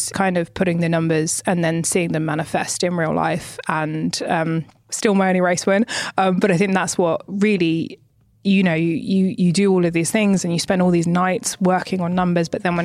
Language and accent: English; United Kingdom; because being a British woman in Ferrari, maybe you don't always feel 100% like you really belong there.